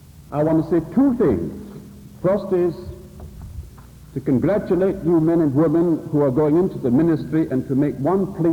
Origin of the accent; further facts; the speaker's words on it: Scotland, United Kingdom; and I'm a Scotsman, and I'm very frugal about time as well as money.